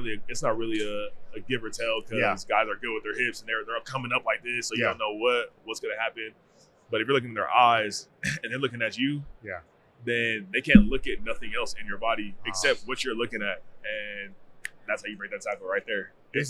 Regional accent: Arizona, United States; I've been to Vegas a lot because I'm from Arizona.

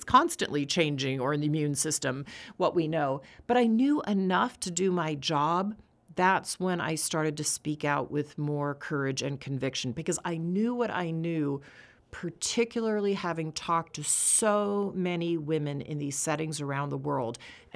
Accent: Texas, United States; I grew up in Texas in a Catholic community. I hadn't really been around many East Coast people, let's say that.

